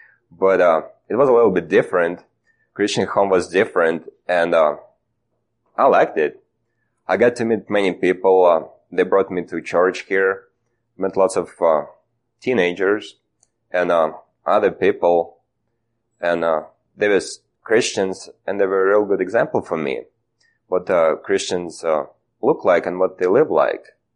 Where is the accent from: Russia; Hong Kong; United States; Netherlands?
Russia; Well, being born and raised in Russia, in a communist country, I had no background of any religion.